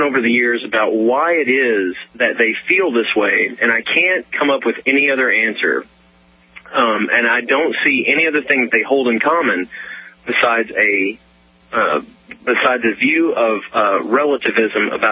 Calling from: Kentucky, United States; Well, I, like I said, I'm from Kentucky.

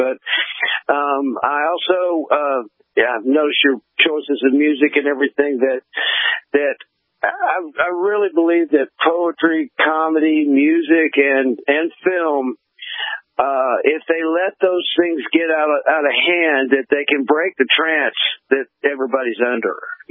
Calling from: Austin, Texas, United States; I've been in McAllen now for 3. I'm from Austin

